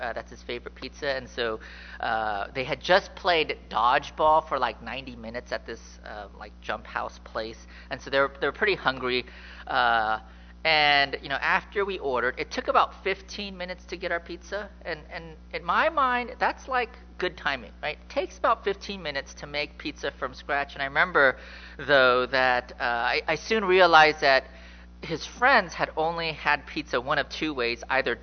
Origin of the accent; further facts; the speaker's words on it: San Francisco, California, United States; So, you know, I'm from San Francisco, okay? So, you know, if you're like, you know, why? I can't believe he's a Niner. I grew up in San Francisco, okay?